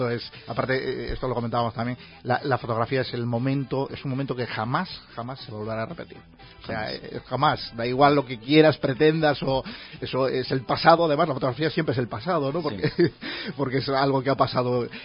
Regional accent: Ferrol, Galicia, Spain; nos acabas de comentar que también has estado trabajando en mi tierra, en Ferrol.

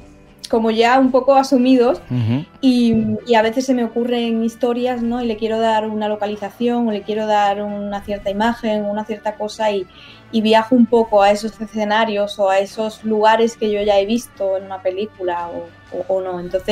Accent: Cádiz, Andalusia, Spain; moved away as an adult; Porque yo, bueno, yo soy de Cádiz, me encanta mi ciudad, me encanta ser de Cádiz. Fui muy feliz en Cádiz cuando viví allí

